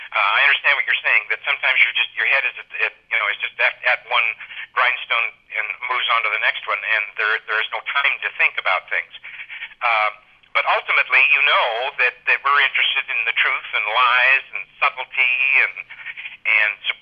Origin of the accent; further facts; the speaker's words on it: Moses Lake, Washington, United States; also born or lived in Spokane / San Francisco; I was born in Spokane, grew up in a little town called Moses Lake. Actually, the other half of my life, I grew up in San Francisco, but my high school years were back up here in Washington State again.